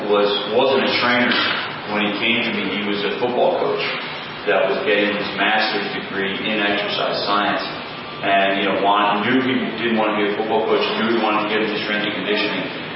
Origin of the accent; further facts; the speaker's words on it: New Providence, New Jersey, United States; I grew up in New Providence. My facility's in Berkeley Heights, which is the town next over.